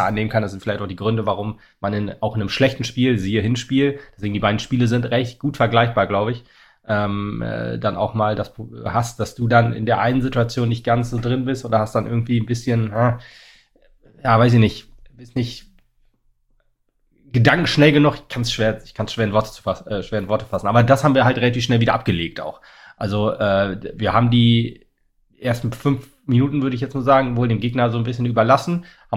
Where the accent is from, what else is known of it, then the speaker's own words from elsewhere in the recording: Oldenburg, Lower Saxony, Germany; weil das kann ich als Oldenburger schon irgendwie verstehen